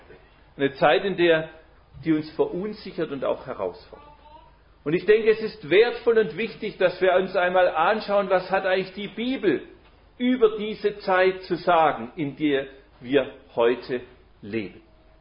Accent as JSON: {"language": "German", "town": "Leonberg", "region": "Baden-Württemberg", "country": "Germany", "said": "Ich komme aus Stuttgart, Leonberg bei Stuttgart in Süddeutschland. Ich bin 57 Jahre alt und darf seit 27 Jahren dem Herrn Jesus nachfolgen."}